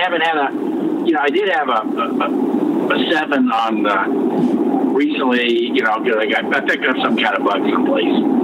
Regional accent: United States; I like a lot of, you know, American history because I'm American, okay?

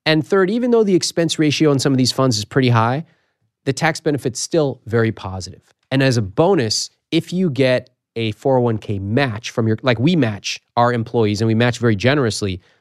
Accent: Sacramento, California, United States; And they get scared because what they read in the Sacramento Bee at my hometown paper, and they go, ah!

